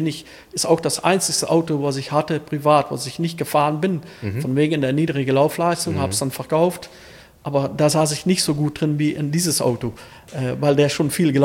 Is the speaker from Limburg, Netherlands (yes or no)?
yes; Elsloo, Limburg, Netherlands; ich komme aus Elsloo